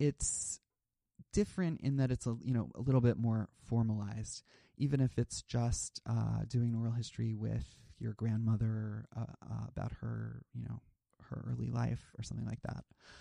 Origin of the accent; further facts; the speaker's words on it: Midwest, United States; I grew up in the Midwest.